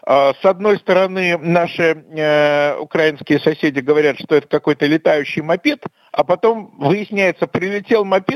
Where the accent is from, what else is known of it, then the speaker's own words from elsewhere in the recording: Russia; Я позавчера приехал из Минска. Ну и как обычный россиянин в Минске